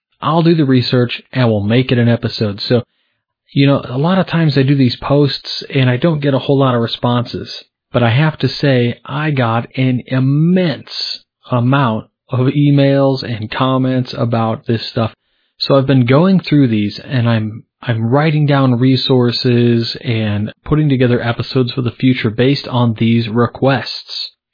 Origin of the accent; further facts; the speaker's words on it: Illinois, United States; And my first foray into the Scottish Rite, of course, was here in my home state of Illinois